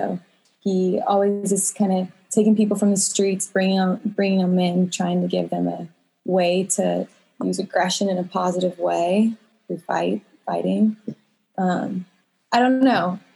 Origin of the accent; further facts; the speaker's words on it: Omaha, Nebraska, United States; We grew up in Omaha, Nebraska. That's where we're from.